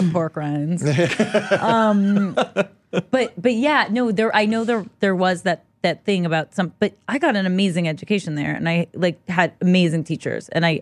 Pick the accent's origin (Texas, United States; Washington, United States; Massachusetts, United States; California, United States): California, United States; Los Angeles; I grew up in Los Angeles, California.